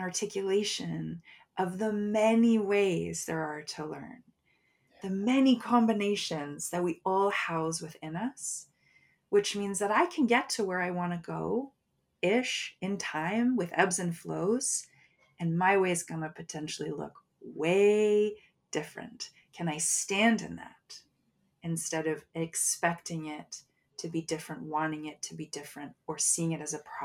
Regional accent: Toronto, Ontario, Canada; And so here I am, born and raised in Toronto, Canada, North America.

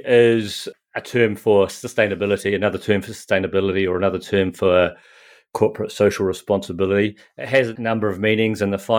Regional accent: New Zealand; now in Hamburg, Germany; So I'm actually a Kiwi, a New Zealander living in Hamburg, Germany. So I've been here about 9 years now.

